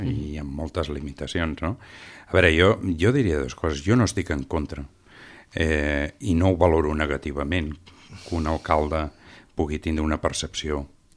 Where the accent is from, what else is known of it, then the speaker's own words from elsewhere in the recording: Falset, Catalonia, Spain; i els que som de Falset ho sabem